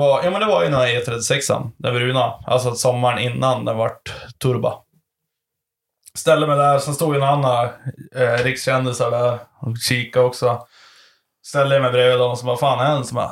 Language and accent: Swedish; Bjurholm, Västerbotten County, Sweden; det tänkte jag på sist nu när jag var hemma i Bjurholm